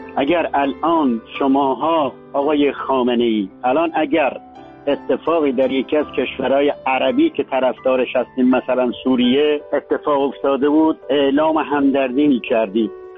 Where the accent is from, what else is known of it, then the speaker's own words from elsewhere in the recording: Azerbaijan, Iran; من به عنوان یک ایرانی از خطه آذربایجان